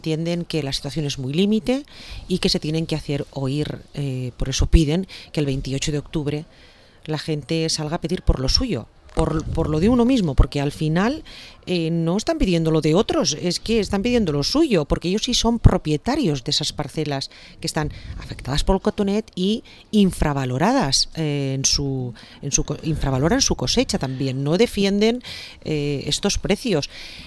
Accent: Valencian Community, Spain; Yo recuerdo la primera vez que salí de la Comunidad Valenciana y me comí una naranja, me sentí estafada.

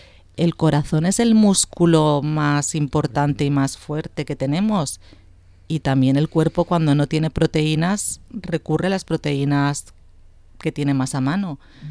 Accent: Spain; Claro, es que hay que tener en cuenta que además que somos españoles

